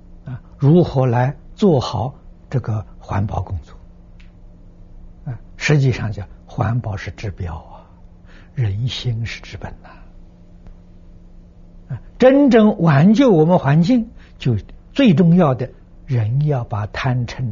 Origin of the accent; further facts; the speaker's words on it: China; 我们中国人古人不干这个事情啊，中国人聪明啊，这是你现在世界上人都承认了啊。